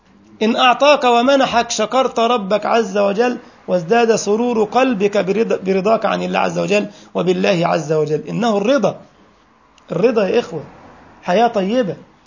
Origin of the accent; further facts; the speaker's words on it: Egypt; عندنا في مصر لك المنديل المحلاوي